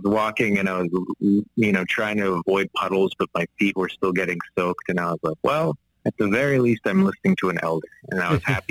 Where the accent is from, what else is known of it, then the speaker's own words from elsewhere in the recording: Saskatoon, Saskatchewan, Canada; born there; I was born in Saskatoon, Saskatchewan, and on my mother's side, she's Cree, she's Woodland Cree. And that's the indigenous side of me